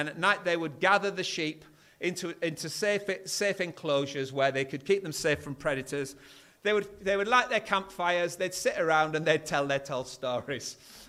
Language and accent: English; Yorkshire and the Humber, United Kingdom; I come from North Yorkshire, the famous county where there are more sheep than people.